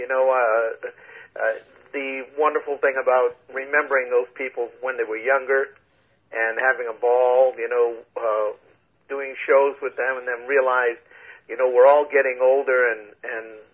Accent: Bronx, New York, United States; Exactly. I was born, I grew up in Pelham Bay area, you know. I was there till I was 11 years old.

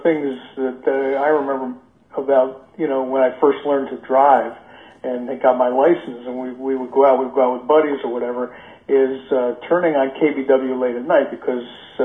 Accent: Hudson Valley, New York, United States; I have fond memories of WKBW in Buffalo, even though I grew up in the Hudson Valley.

